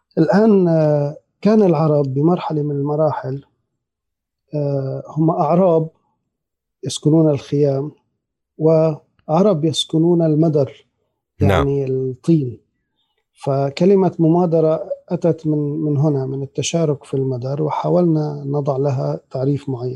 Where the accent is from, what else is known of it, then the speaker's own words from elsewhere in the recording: Syria; أحد المسائل بتقديري اللي اكتشفناها نحن كسوريين لم نفهم ذاتنا بشكل جيد حتى